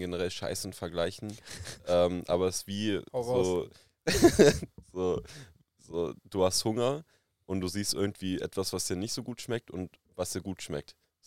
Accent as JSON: {"language": "German", "region": "Berlin", "country": "Germany", "said": "also ja, als Berliner halt, geht man dann halt gerne dann mal auch in die Berliner Großauswahl der Techno-Clubs"}